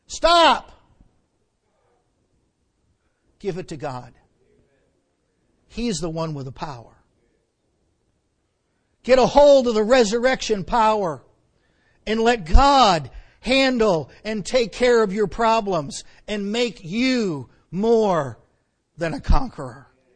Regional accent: Bethlehem, Pennsylvania, United States; I'm from Bethlehem, Pennsylvania. Bethlehem is often called the Christmas City for obvious reasons.

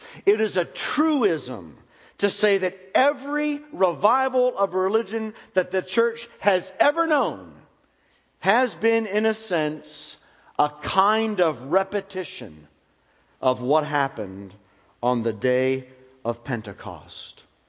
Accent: Pennsylvania, United States; I'm a Yankee from Pennsylvania, although I've been here for 21 years. I've lived here longer than any place up north, so, and you all have embraced me quite well, so I feel like a Southerner now.

